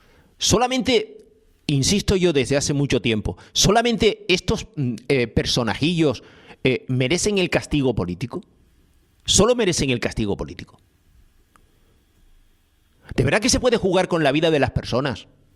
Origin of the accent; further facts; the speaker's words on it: Canary Islands, Spain; Cada vez somos menos los tinerfeños que trabajamos, que cotizamos.